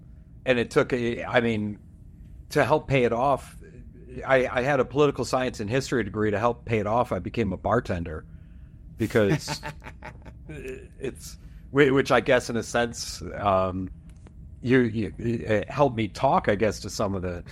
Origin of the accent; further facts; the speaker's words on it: New York, United States; I'm from New York. They're all bearded ladies.